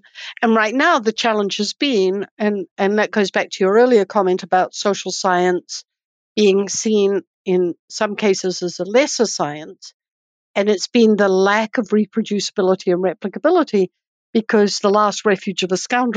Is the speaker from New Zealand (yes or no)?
yes; New Zealand; now in United States; So obviously, I'm not an American, and I married an American, and I never actually decided to live in this country. It was just he didn't want to go back to New Zealand, so I'm a New Zealander.